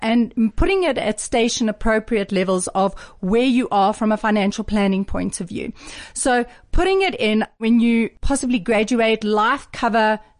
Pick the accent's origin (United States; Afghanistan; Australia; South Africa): South Africa; as a millennial traveling, that if I look back, I would have loved to have known that, because I think South African, I am South African